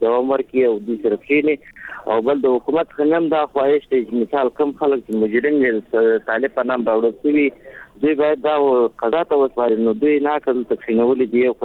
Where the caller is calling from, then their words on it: Mazar-i-Sharif, Balkh, Afghanistan; خبر کنم مزار ولایت ما